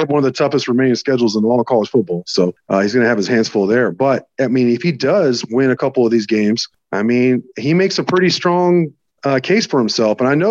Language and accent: English; Dallas, Texas, United States; I'm from the Metroplex, of course, so I pay attention anyways